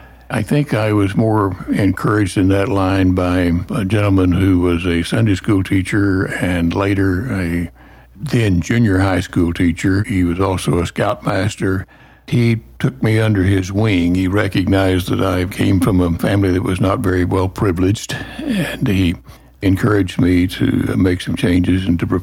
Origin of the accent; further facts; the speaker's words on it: Ada, Oklahoma, United States; born there; I was born in Ada in south central Oklahoma, Pontotoc County. Nice regional community.